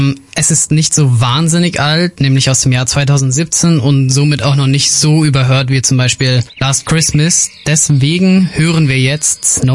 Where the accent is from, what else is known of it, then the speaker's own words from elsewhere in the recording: Lübeck, Schleswig-Holstein, Germany; Ich kann das immer ganz gut mit Lübeck, also meiner Heimatstadt, vergleichen.